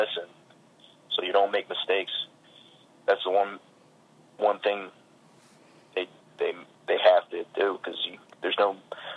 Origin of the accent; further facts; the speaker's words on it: Waterbury, Connecticut, United States; born there; I'm 25 years old, and I was born in Waterbury, Connecticut.